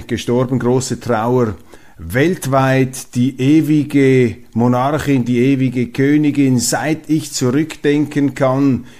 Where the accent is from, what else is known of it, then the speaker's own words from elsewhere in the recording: Switzerland; Und daraus lernen wir als Schweizer, dass eben die Neutralität am richtigen Ort eingesetzt, politisch, staatlich, ein Überlebensrezept allererster Güte ist.